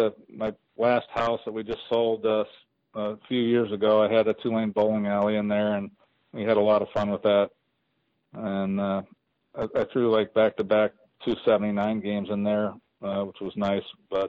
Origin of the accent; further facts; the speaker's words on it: Nebraska, United States; I'm from Nebraska originally, but that's not the reason.